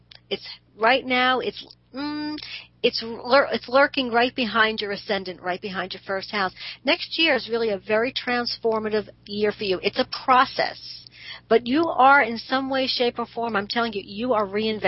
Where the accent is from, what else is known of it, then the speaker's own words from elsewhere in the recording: Brooklyn, New York, United States; No, I grew up in Brooklyn. I spent my first almost 30 years in Brooklyn.